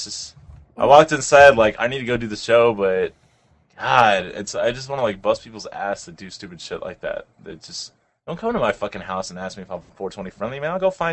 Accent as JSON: {"language": "English", "region": "Florida", "country": "United States", "moved": "yes", "said": "just because we're both from Florida doesn't mean you're cool."}